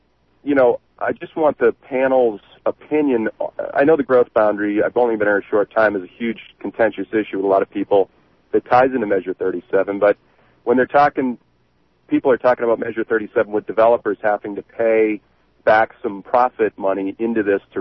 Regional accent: Midwest, United States; now in Oregon, United States; I come from the Midwest where minimum lot sizes are a quarter of an acre.

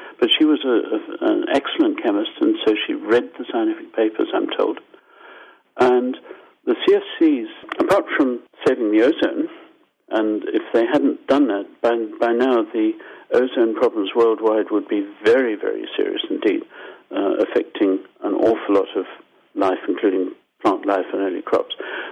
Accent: Harare, Zimbabwe; accent: Zimbabwean; also born or lived in Canada; I'm Zimbabwean, as you probably got from my accent. Sorry, Zimbabwean Canadian. It's a mess. So I grew up with these fires, and in Harare in July, August, you choke.

